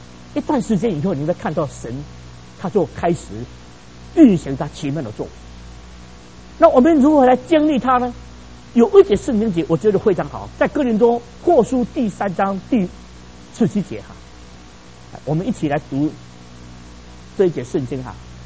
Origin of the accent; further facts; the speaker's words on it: Taiwan; moved away; also born or lived in Canada; 那我从台湾来的时候啊，那个时候也没有这么厚的这个大衣